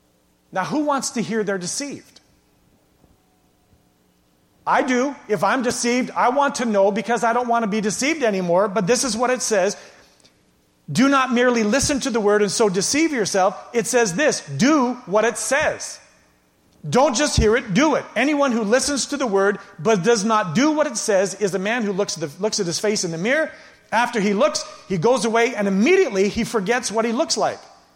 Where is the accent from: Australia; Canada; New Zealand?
Canada; We're Canadian. We're way too polite.